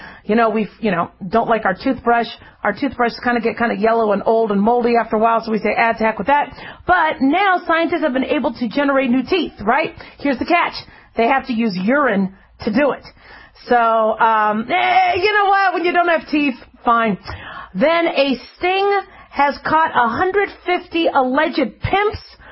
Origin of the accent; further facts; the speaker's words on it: Las Vegas, Nevada, United States; I'm from Vegas, I really don't get excited about the gambling